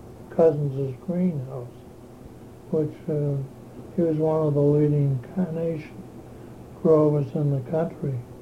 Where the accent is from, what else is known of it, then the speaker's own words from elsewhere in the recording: Concord, Massachusetts, United States; We grew up on the Prairie Street off Central, Prairie Street and a section of West Concord, which extends, later became part of where the Thoreau School area is now.